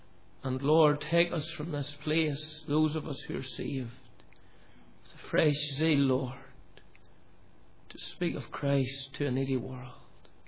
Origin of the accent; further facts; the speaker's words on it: Cullybackey, Northern Ireland, United Kingdom; that's really where I'm from originally. That's where I was born and bred, as we say in Northern Ireland. You're born and bred. I was born and bred in Cullibaggy.